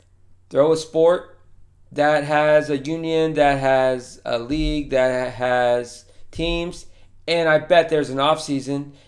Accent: Florida, United States; And my boy Muhammad Mo Muscle Darius from my hometown Tyesville, Florida

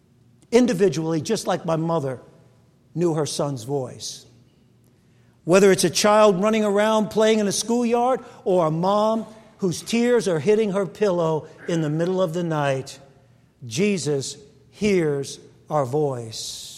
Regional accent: Brooklyn, New York, United States; When I was a kid growing up in Williamsburg, Brooklyn

